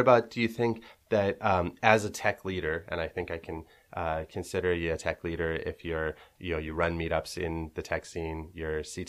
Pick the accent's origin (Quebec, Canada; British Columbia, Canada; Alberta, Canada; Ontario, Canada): British Columbia, Canada; North Vancouver; I grew up in North Van, but I've been back in Vancouver for the past, I guess three and a half years now.